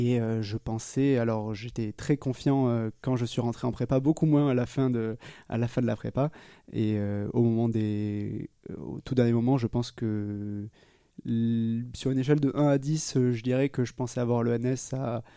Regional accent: Foulayronnes, Nouvelle-Aquitaine, France; j'ai grandi dans une charmante ville qui s'appelle Fouleyronnes et qui ne dira rien à personne, qui est près d'Agen, qui ne dira peut-être rien à personne non plus, qui est globalement entre Bordeaux et Toulouse dans le sud-ouest de la France.

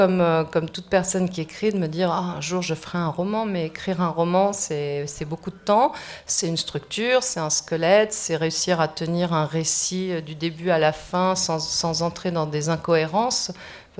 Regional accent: Mexico; Je suis née italienne et maintenant je suis également française suite au mariage de ma mère avec un grand type français. J'ai grandi au Mexique et... Non, je ne suis pas mexicaine.

